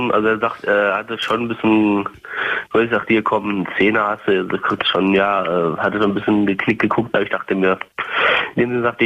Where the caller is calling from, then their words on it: Kamen, North Rhine-Westphalia, Germany; Und zwar gibt es bei uns in Kamen eine Taxifirma, die sagt immer ja vom Markt, von außerhalb immer Festpreis 5 Euro.